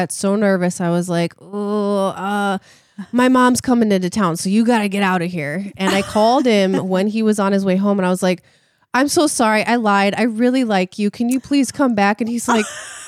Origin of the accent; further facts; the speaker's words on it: Virginia, United States; born there; No. So I was born in Virginia.